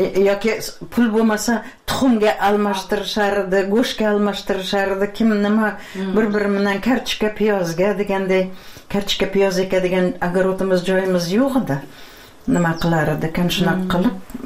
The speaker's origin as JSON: {"language": "Uzbek", "town": "Piskent", "region": "Tashkent Region", "country": "Uzbekistan", "tie": "born or raised there", "said": "Yoziq-qish yer tulada 3 km Piskent sentriga maktabga qatnaganman."}